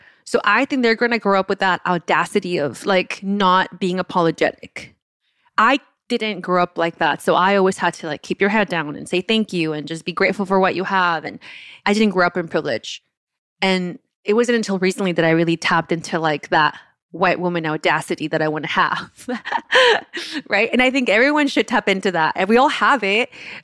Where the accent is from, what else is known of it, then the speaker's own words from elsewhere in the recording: Oaxaca, Mexico; because I am from Oaxaca and I went to school there, I danced all the folklorico.